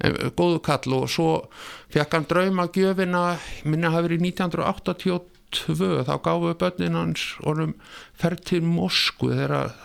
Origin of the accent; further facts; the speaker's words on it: Reykjavik, Capital Region, Iceland; Nei, ég fættist á fæðingarheimlun í Reykjavík og vesturbæingur svona að upplagi en ólst upp í Lauganeskverfinu.